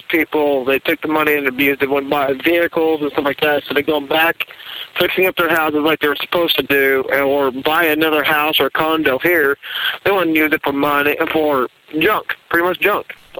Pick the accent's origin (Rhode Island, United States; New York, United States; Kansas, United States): Kansas, United States; Now, if somebody says something, since I'm from Northwest Kansas and I know more about tornadoes and stuff like that, a tornado is nothing like a hurricane.